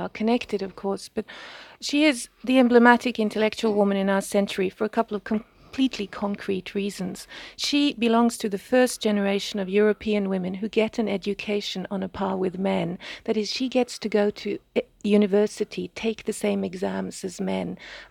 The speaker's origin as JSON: {"language": "English", "country": "Norway", "lives_now": "United States", "said": "Well, first I should say I'm actually from Norway, which is as far away from Australia as you can get."}